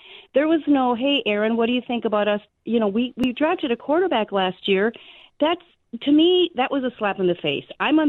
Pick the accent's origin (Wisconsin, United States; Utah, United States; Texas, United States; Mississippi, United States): Wisconsin, United States; I'm a 58-year-old Green Bay Packer fan, born and raised in Wisconsin.